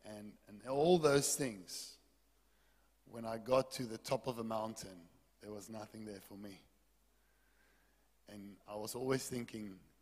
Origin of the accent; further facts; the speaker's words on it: Wellington, Western Cape, South Africa; we're in Cape Town. We were born and raised in Wellington. We also Boerlanders, ne?